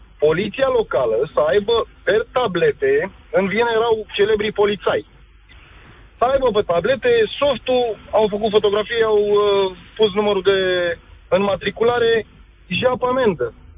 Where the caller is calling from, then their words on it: Bucharest, Romania; Vă sunt din București.